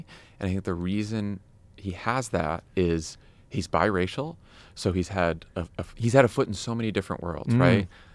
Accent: Boston, Massachusetts, United States; also born or lived in Washington, D.C.; now in California, United States; I thought I would be East Coast for life, from Boston, lived in D.C. for 10 years. I was like, what, California?

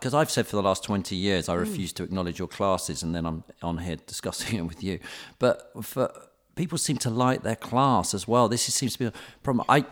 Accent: United Kingdom; normally I'm very British and gone, no, I'm not doing that.

